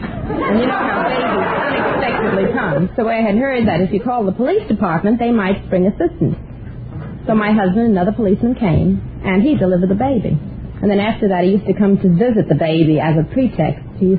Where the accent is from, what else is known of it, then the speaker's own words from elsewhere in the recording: New York, United States; New York, originally.